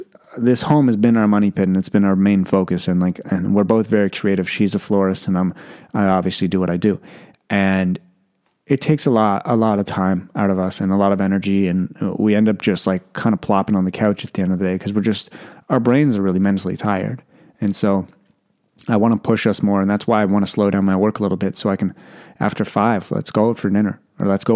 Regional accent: Canada; I'm sorry if you're swearing. I'm Canadian.

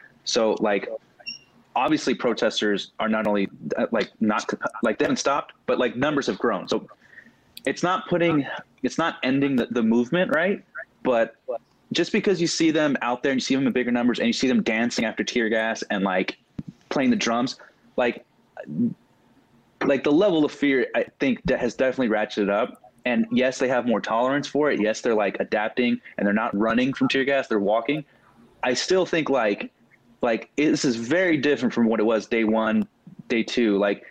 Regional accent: Santa Ana, California, United States; I'm from Santa Ana, California.

